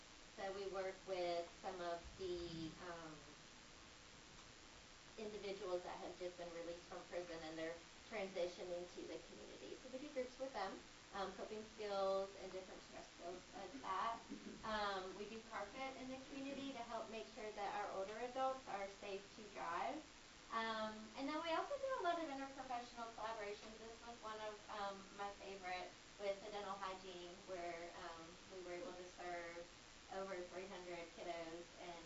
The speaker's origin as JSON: {"language": "English", "region": "Tennessee", "country": "United States", "said": "I was a transport from Tennessee, hence the accent."}